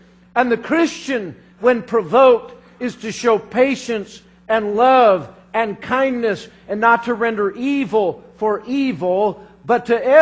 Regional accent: Colorado, United States; And you know, I remember years ago, I'm from Colorado, and I was driving down the dirt road

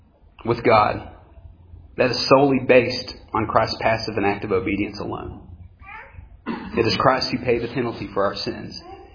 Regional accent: Tennessee, United States; But, I was raised in Carter County. And if any of y'all are familiar, it's some of the more unpolished areas of the world.

